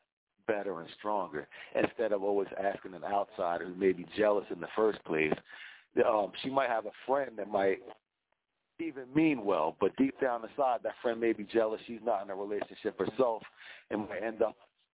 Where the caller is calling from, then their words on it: New Jersey, United States; I'm calling from South Jersey.